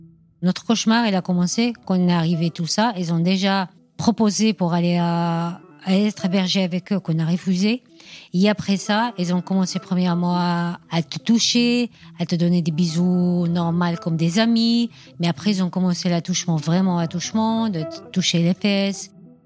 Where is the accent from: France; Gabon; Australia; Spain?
Spain; also born or lived in Tangier, Morocco; Je suis d'origine de Tanger, Maroc. Mais j'ai grandi en Espagne.